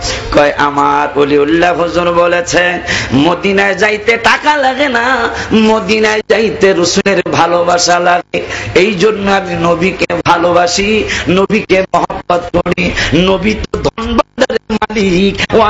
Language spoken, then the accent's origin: Bangla; Faridpur, Dhaka Division, Bangladesh; born there; now in Dhaka, Bangladesh; আমার জন্মস্থান কিন্তু ফরিদপুর, এখন আল্লাহ ঢাকায় একটু ব্যবস্থা করছে